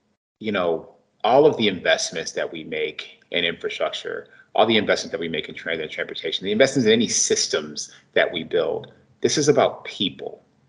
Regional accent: Detroit, Michigan, United States; You know, look, I grew up in Detroit and its suburbs.

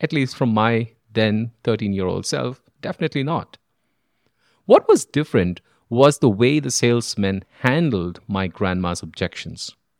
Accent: India; growing up in India was fun.

